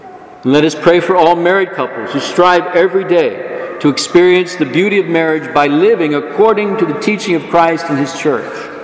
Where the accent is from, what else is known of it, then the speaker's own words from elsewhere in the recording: San Antonio, Texas, United States; I went to see Pope John Paul when he came to visit my hometown of San Antonio.